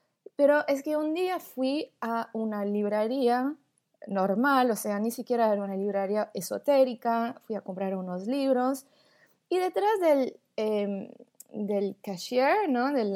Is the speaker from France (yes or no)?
yes; France; accent: porteño; Spanish is a second language; also born or lived in Brazil / Buenos Aires, Argentina; soy franco-brasileña, viví 5 años en Argentina, Buenos Aires, por eso hablo con un acento porteño.